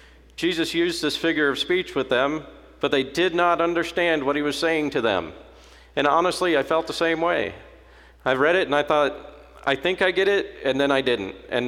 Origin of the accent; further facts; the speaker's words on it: United States; Now, as an American, that appealed to me immediately.